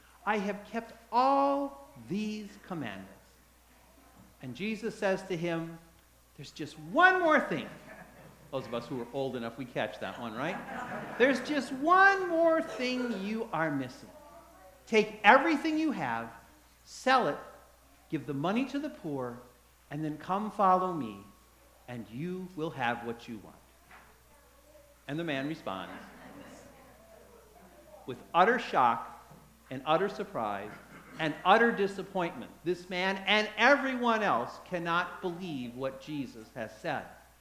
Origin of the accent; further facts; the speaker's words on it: Minneapolis, Minnesota, United States; I grew up in Minneapolis.